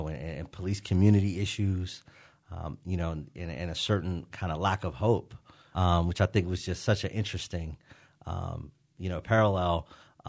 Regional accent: Pittsburgh, Pennsylvania, United States; Growing up in Pittsburgh, I grew up at the height of the steel collapse. I was born in 1976. I'm from a generation that I always say I can remember the old Pittsburgh.

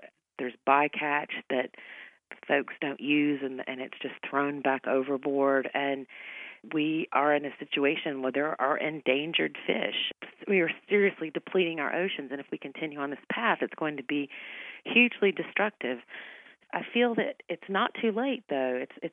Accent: Louisiana, United States; also born or lived in Georgia; I'm from Georgia, but I actually grew up, my elementary school years were spent in Louisiana

